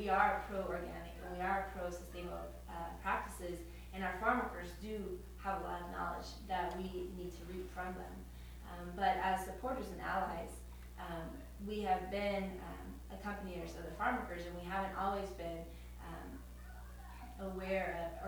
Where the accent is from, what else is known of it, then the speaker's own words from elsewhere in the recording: Washington, United States; also born or lived in Oregon; why I'm so excited to be back in Washington is my hometown, my home state.